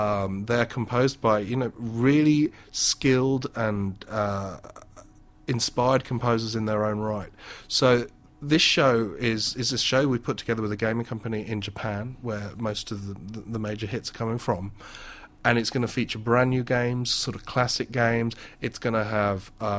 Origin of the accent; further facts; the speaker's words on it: London, United Kingdom; I'm a Londoner, and London is a city of... you know, six or seven orchestras.